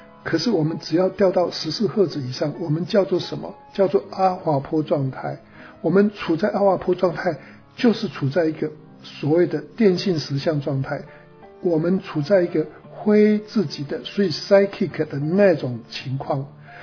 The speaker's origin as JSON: {"language": "Chinese", "country": "China", "said": "对我们中国人来讲的话可能都差不多啦。"}